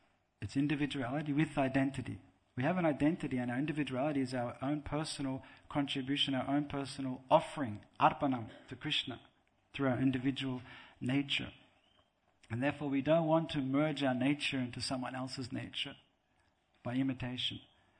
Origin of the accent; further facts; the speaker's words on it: Australia; I'm from Australia and we live on beaches practically.